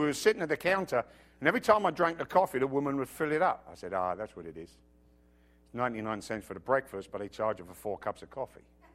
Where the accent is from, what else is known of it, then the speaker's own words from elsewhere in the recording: England, United Kingdom; So, I like that joke, but then I'm English.